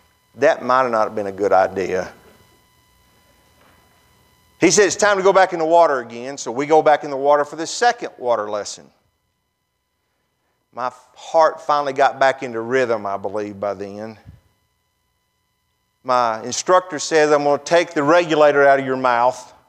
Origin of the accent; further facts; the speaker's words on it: Tennessee, United States; And I'm thinking, boy, I'm from Tennessee. I've heard those stories.